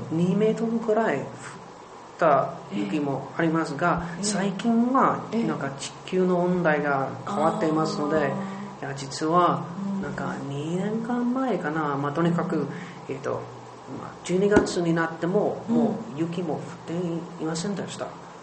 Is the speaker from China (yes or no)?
no; Minnesota, United States; now in Japan; アメリカです。